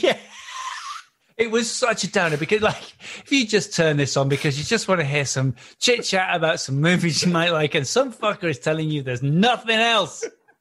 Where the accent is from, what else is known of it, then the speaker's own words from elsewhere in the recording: Manchester, North West England, United Kingdom; I did not. I grew up in Manchester, yeah.